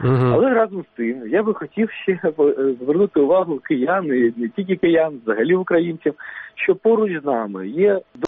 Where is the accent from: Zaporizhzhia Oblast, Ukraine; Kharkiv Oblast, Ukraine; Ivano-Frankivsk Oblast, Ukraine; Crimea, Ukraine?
Crimea, Ukraine; Я кримчанин, я дуже люблю мою рідну землю, я мрію туди повернутися.